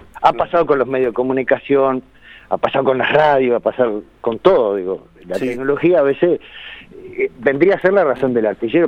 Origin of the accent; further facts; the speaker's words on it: La Charqueada, Treinta y Tres, Uruguay; En realidad en mi pueblo, en la Charqueada, caminás desde la plaza que está al medio, 3 cuadras para cada lado y caes para afuera del pueblo.